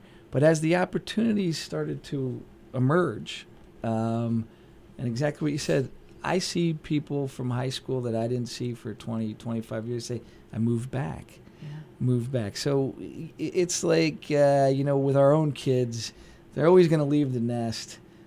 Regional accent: Pennsylvania, United States; As you pointed out, you know, I'm from the Lehigh Valley. Pretty much my whole career's been here.

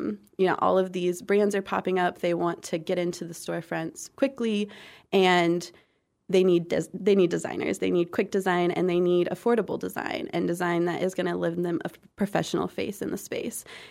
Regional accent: Columbia, Missouri, United States; also born or lived in Boulder, United States; I was born and raised in Missouri, Columbia, Missouri, and I went to college up in Kirksville at Truman.

